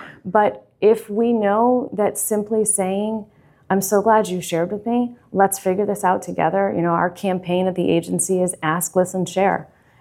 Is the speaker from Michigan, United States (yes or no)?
no; New York, United States; I'm from New York. I didn't grow up with crabs. And so it's kind of a new thing. I've only been here since 2005.